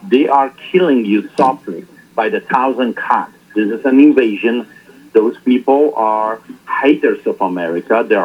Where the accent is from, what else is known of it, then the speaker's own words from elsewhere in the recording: Poland; because I grew up in Poland and history was everywhere in front of our eyes, I decided to teach history.